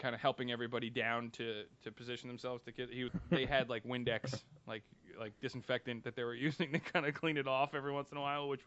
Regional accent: Indianapolis, Indiana, United States; Like, I'm from Indianapolis, and I got a great-grandfather's diary.

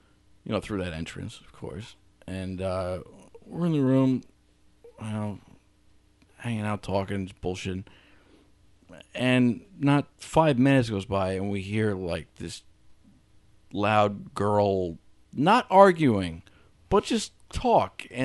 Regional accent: New York, United States; we're from Rockland.

